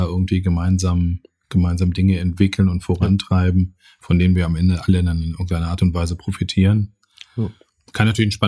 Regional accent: Bochum, North Rhine-Westphalia, Germany; wo dann eigentlich final der Hammer über Kohle, Stahl und ähnliches Automobil als Bochumer natürlich auch gefallen ist

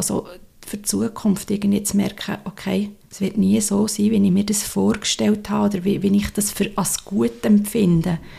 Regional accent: Sicily, Italy; Ich bin in Sizilien aufgewachsen und war sehr gerne einfach verrissen gewesen.

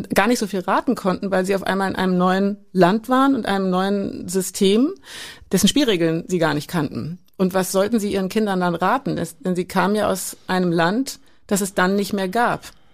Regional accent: East Germany, Germany; born there; ich bin im Osten geboren, ich bin ein Kind des Ostens und ich bin ein Kind des Westens und ich bin ein Kind der Wiedervereinigung

